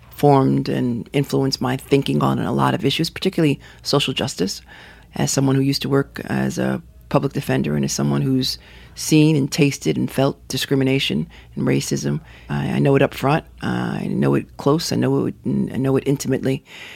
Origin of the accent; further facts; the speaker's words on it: Brooklyn, New York, United States; So, I was born in Park Slope.